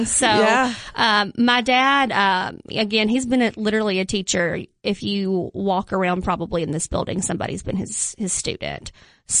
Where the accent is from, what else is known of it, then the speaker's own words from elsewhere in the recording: United States; You know, I'm from Jackson County. You know, I hang out with the best of them.